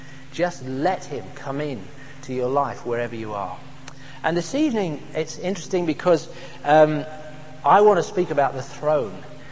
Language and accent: English; Romford, London, United Kingdom; I come from Romford.